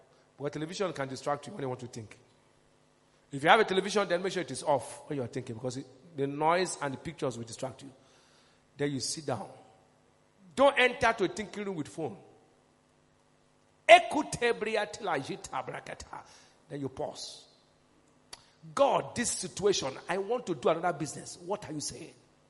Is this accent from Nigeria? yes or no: yes; Port Harcourt, Rivers, Nigeria; You know, I grew up in Port Harcourt.